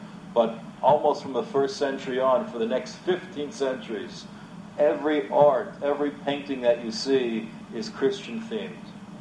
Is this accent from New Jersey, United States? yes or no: no; Muncie, Indiana, United States; a story my neighbor told me once when I grew up in Muncie.